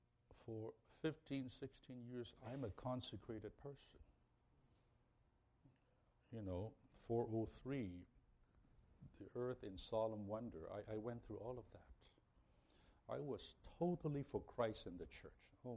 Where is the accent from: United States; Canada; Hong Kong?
Hong Kong; so I'm from Hong Kong, so we have these bilingual people